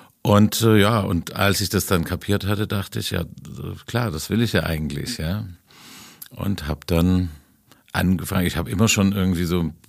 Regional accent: Swabia, Germany; mich vom aus dem Dorf in Schwaben.

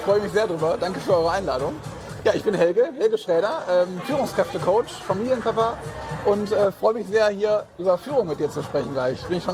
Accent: Essen, North Rhine-Westphalia, Germany; Ich bin dreifacher Familienpapa und bin verheiratet und komme selber auch aus Essen.

